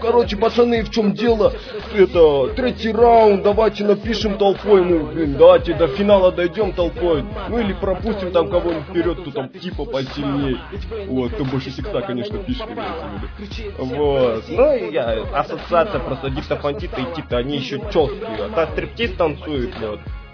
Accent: Saint Petersburg, Russia; Я был летом в Питере у вас. Это мой родной город. Очень люблю его.

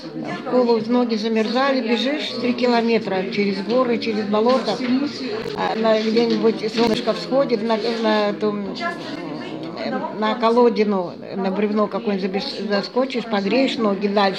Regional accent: Altai Krai, Russia; born there; Я родилась в Алтайском крае, но во время коллективизации мои родители уехали в Прииском Расу. Это от Асаголы 120 километров.

